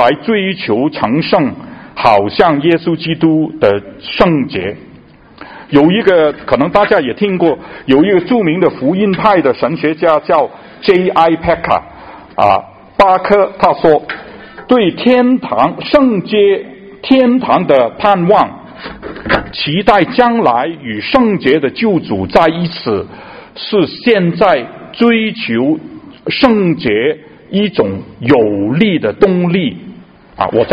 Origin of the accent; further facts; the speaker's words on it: Hong Kong; moved away; 我是从香港来的